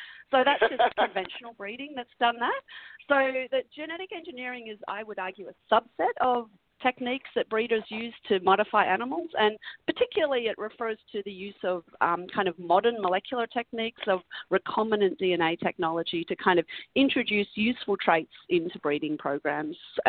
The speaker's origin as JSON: {"language": "English", "country": "Australia", "accent": "Australian", "said": "so I'm obviously Australian by the accent."}